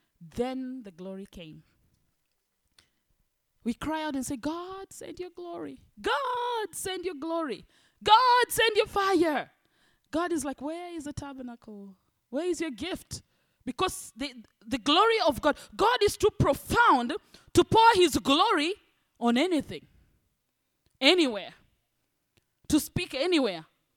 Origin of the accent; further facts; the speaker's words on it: Miami, Florida, United States; Excuse me, I come from Miami, so we switch back and forth in Spanish.